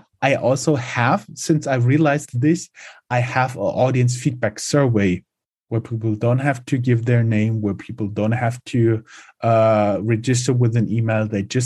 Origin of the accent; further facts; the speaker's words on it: Germany; English is a second language; Was born and raised in Germany.